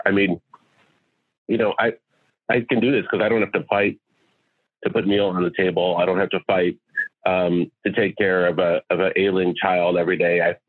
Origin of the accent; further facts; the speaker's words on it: Chicago, Illinois, United States; I grew up in a house that I grew up in Chicago.